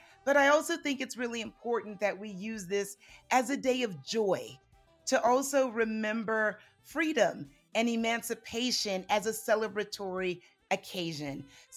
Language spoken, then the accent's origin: English; Texas, United States; I was born and raised in Texas, where the 19th of June has been celebrated since 1866.